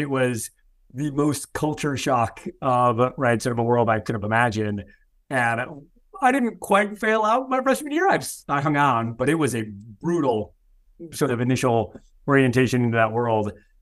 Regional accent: Illinois, United States; So I grew up outside Chicago, sort of a middle income, sort of typical suburban, you know, sort of good government family.

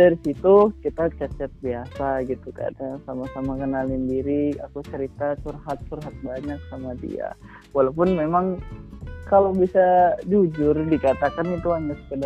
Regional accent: Tasikmalaya, West Java, Indonesia; si Windy ini juga kebetulan aja sama-sama orang Tasik. Dan rumahnya itu deket sama kampung aku gitu kan ya.

